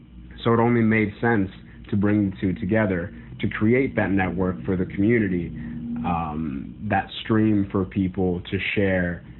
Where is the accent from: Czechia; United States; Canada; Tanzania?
United States; Waukegan, Illinois; I use he, him, his pronouns, and I'm from Waukegan, Illinois, Lake County.